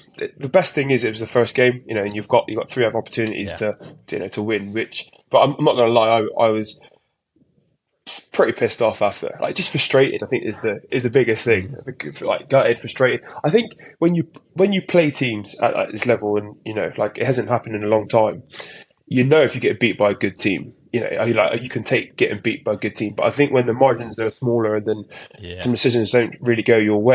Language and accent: English; England, United Kingdom; born there; I was born in England, and you know, very much English/Cornish as well as Fijian.